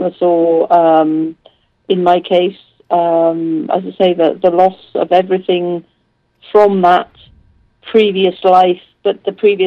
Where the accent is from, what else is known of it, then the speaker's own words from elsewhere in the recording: Cardiff, Wales, United Kingdom; born there; now in Surrey, United Kingdom; I'm Welsh. I was born in Cardiff.